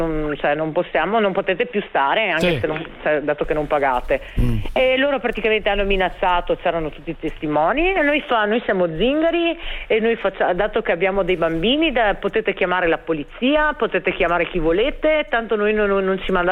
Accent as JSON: {"language": "Italian", "region": "Sicily", "country": "Italy", "said": "anch'io sono scura, sono siciliana"}